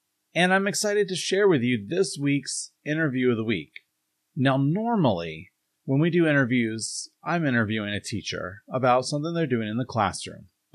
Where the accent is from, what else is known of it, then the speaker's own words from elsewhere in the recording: Vermont, United States; I came from Vermont. I didn't go through the Springfield schools